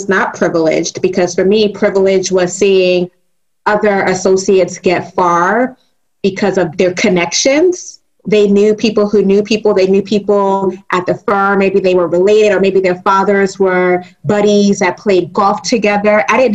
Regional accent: United States; I was born in America. I am an American. I grew up with both of my parents who are still married.

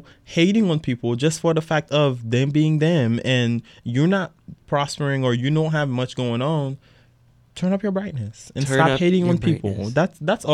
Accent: Haiti; I'm from Haiti

